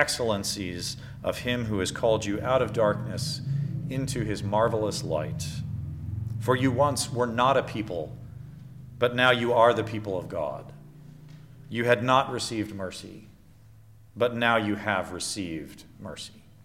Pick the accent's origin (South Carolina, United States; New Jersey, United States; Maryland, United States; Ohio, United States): Maryland, United States; Baltimore; since we've lived in the house that I grew up in Baltimore.